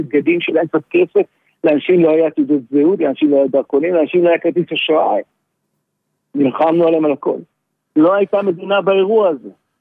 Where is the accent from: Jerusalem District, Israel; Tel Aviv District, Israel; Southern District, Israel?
Southern District, Israel; Nir Oz; moved away as an adult; אני גרתי עד 2005 בניר עוז, וגידלתי שם שתי ילדות, וברבות הימים פשוט החלטנו שאנחנו מחפשים עתיד אחר. אבל אני בן קיבוץ, גידלתי והתחנכתי שם.